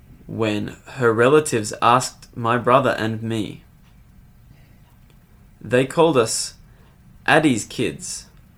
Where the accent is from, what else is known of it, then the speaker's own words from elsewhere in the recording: Leeds, Yorkshire and the Humber, United Kingdom; accent: Leeds; they say that once I began to lose my Leeds accent, the intonations I kept were those of my mother.